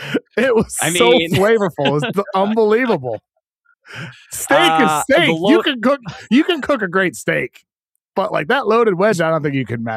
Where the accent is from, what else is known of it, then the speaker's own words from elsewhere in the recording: Brockton, Massachusetts, United States; growing up in Brockton, Massachusetts, I knew a long time ago that Brockton is a windier city than Chicago, the windy city.